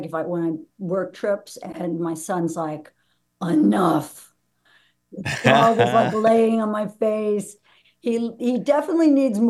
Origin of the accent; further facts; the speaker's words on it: New York, United States; also born or lived in Manhattan; I grew up in Neuchâtel, New York, and then I went to NYU and just stayed in Manhattan for about 17, 18 years.